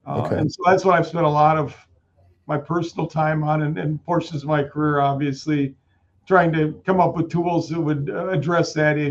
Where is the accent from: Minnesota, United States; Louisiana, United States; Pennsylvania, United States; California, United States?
Minnesota, United States; Canby; Yeah, so I grew up in Canby, Minnesota. My parents were teachers.